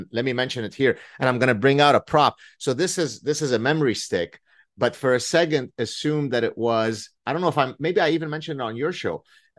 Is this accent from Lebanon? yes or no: yes; Lebanon; first language ar; English is a second language; So my mother tongue is Arabic. So I speak Arabic, French fluently, English and Hebrew. We're Lebanese Jews.